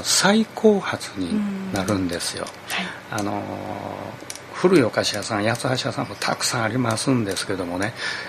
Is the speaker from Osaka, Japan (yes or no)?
yes; Osaka, Japan; accent: Osaka dialect; その大阪弁ね、僕らも東京行ったら結構大阪弁で使って話してること多かったんちゃうかな